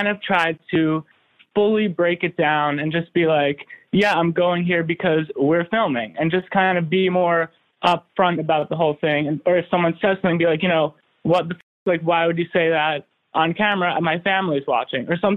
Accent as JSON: {"language": "English", "town": "New York City", "region": "New York", "country": "United States", "said": "I'm from New York City."}